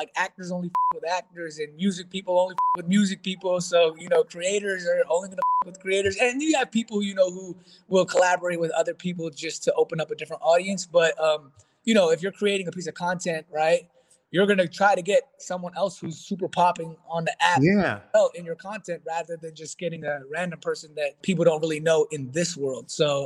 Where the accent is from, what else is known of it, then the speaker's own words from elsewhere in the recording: Queens, New York, United States; Born and raised in Queens, New York.